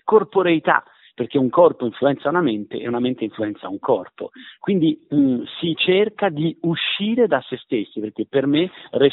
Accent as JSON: {"language": "Italian", "town": "Florence", "region": "Tuscany", "country": "Italy", "said": "Inoltre io proprio da fiorentino amavo molto la dissacrazione ironica"}